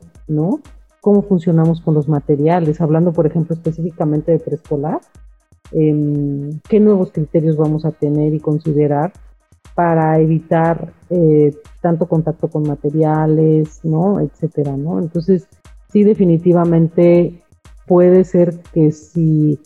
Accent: Mexico; como sociedad, como mexicanos, nos distinguimos por ser como muy, muy, de mucho calor humano

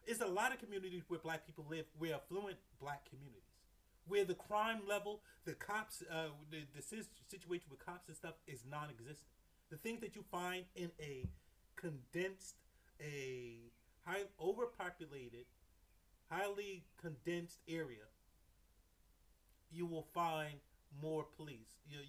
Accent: New York City, New York, United States; New York City, New York, I'm from New York.

